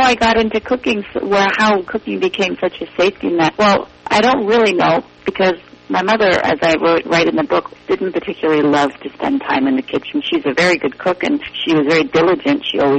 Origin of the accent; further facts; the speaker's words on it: Boston, Massachusetts, United States; also born or lived in Berlin, Germany; I was born in Berlin, and I lived there until I was about 2 or 3 years old. And when my parents got divorced, my father and I moved to Boston, but my mother stayed in Berlin.